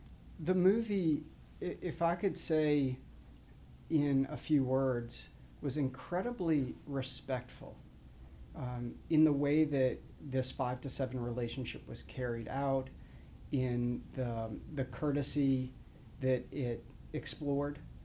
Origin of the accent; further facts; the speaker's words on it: New Orleans, Louisiana, United States; now in Atlanta, United States; In fact, the high school that I went to, I'm from New Orleans.